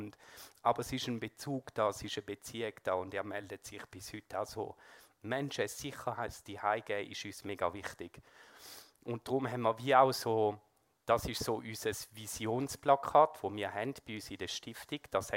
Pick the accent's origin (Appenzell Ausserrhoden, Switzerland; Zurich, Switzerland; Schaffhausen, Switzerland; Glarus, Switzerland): Schaffhausen, Switzerland; Ich bin 39 jetzt. Ich bin im Kanton Schaffhausen geboren.